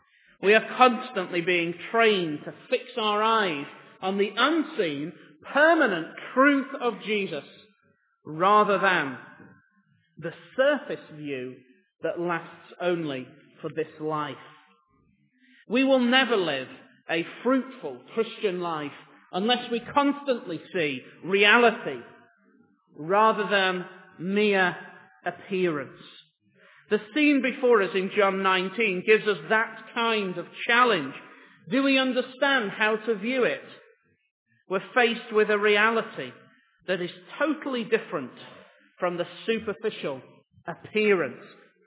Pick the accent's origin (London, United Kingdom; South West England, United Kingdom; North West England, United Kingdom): North West England, United Kingdom; In the village where I grew up in Lancashire, there's a large high-quality furniture store.